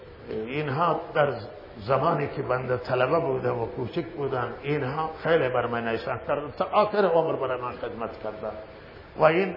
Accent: Iran; اگر بگیم مسلمانیم همه ما مسلمانیم، اگر بگیم ایرانی همه ما ایرانی هستیم.

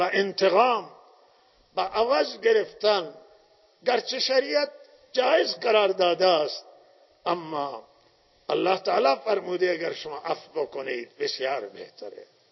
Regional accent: Iran; و ما ایرانیم، همه ایرانی مال ایران مال همه ایرانیانه

